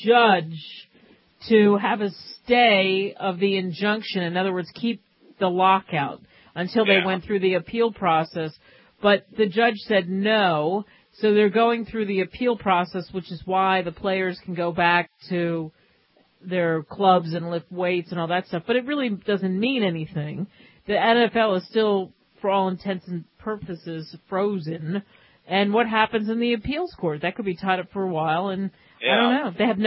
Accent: New Jersey, United States; No, I'm from New Jersey, Philadelphia.

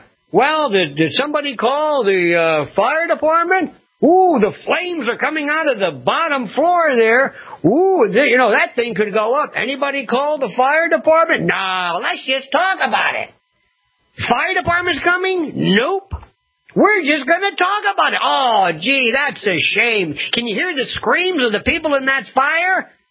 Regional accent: Florida, United States; you know, I'm from Florida.

